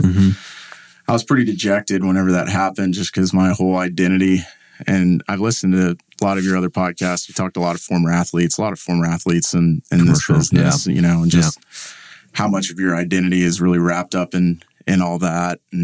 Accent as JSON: {"language": "English", "town": "Arlington", "region": "Texas", "country": "United States", "tie": "born there", "said": "I was born in Arlington."}